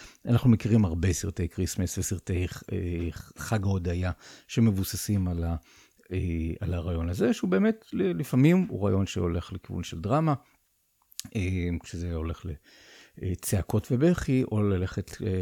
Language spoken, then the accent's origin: Hebrew; Rishon LeZion, Central District, Israel; כך נראית העיירה שלי. פעם היא הייתה העיירה, כשאני גדלתי שם, הייתה לי קטנה